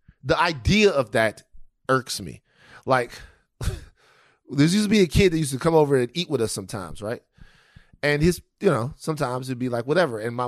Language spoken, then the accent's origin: English; Louisiana, United States; also born or lived in California; now in Chicago, United States; from Louisiana, and I went straight to California, but I'll tell you what. Despite the cold, I'm still loving Chicago.